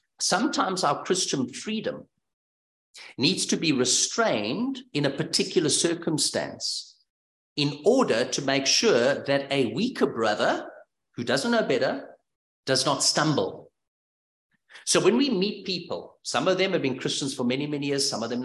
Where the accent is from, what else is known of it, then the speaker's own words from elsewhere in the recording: South Africa; Okay, I come from South Africa. We enjoy our beef.